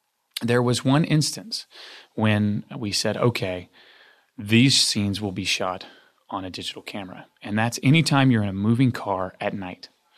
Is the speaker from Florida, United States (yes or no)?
no; Arkansas, United States; And I said, Mike, I'm a kid from Arkansas.